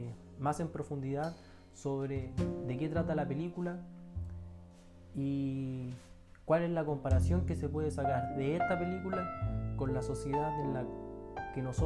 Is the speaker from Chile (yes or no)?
yes; Chile; a lo que vivimos y nos sucede a nosotros como sociedad chilena